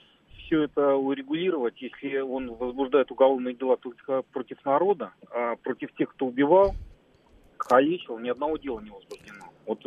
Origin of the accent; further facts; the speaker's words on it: Belarus; Я из Беларуси.